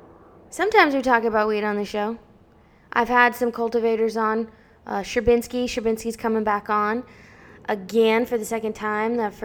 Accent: Texas, United States; I am from Texas. Did you know that most of the beef consumed in America is raised in Texas?

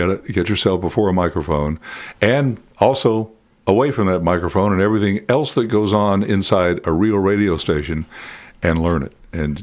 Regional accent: Kentucky, United States; And I grew up in Eastern Kentucky. And when I decided I wanted to try radio, somebody said, "You know, you need to try to do something about your accent."

